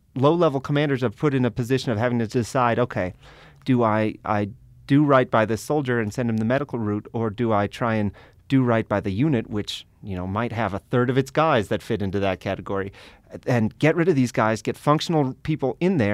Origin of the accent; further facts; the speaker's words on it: Colorado Springs, Colorado, United States; born there; I was born in Colorado Springs. My whole family's here. I just love it. It's my town.